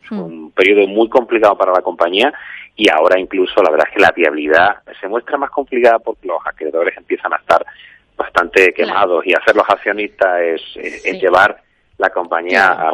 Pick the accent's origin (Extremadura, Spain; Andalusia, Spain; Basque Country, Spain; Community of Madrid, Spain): Andalusia, Spain; Seville; en mi tierra dicen de perdidos al río. Sí. Yo soy sevillano, que viva en el extranjero